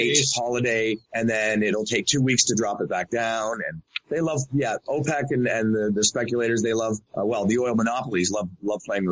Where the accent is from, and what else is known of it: Canada